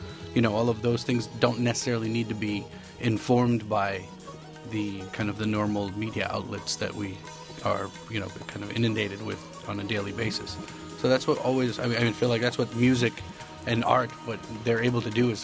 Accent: New York, United States; growing up in Queens or in Long Island, basically in a predominantly white Jewish neighborhood, you know, there was really no context for an Indian immigrant back then, I think.

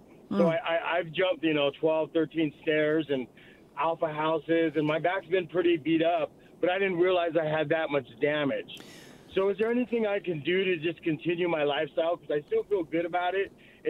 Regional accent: California, United States; So, I'm not from here. I'm from California.

